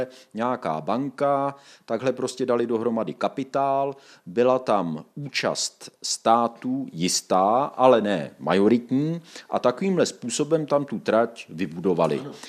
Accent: Žďár nad Sázavou, Vysočina Region, Czechia; Já jsem ze Žďáru nad Sázavou, tam máme tu trať

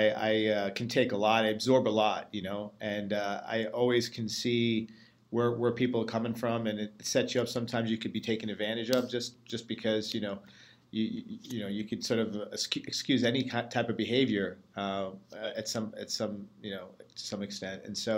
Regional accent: Staten Island, New York, United States; Staten Island was not a very diverse neighborhood that we grew up in. I'm Catholic Italian, and that's basically, you had that and Irish Catholic, you know, in the entire neighborhood.

